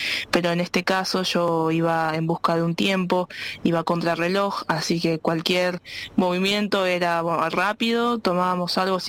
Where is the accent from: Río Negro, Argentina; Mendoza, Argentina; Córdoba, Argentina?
Río Negro, Argentina; Bariloche; Como yo vengo de Bariloche, estoy acostumbrada a nadar en lagos fríos, en deshielo